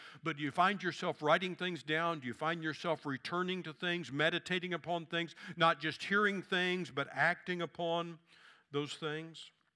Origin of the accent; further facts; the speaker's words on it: Kansas City, United States; which I grew up in the Kansas City suburbs, so I wasn't really used to a whole lot to farming.